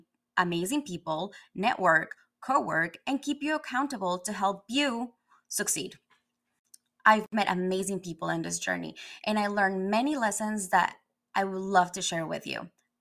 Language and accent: English; Ecuador; I was born and raised in Ecuador.